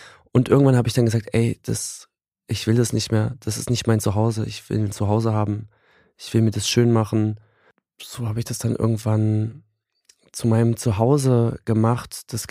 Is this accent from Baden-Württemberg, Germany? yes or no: no; Berlin, Germany; Also ich bin geboren in Berlin und habe die ersten 8 Monate wohl in einer kleineren Wohnung verbracht.